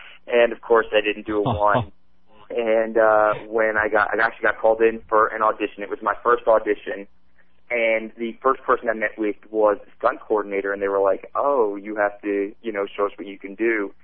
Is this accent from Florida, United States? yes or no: no; New Jersey, United States; And my mom was, when we grew up in Jersey, my mom was a maid for a well-to-do family called the Mindells.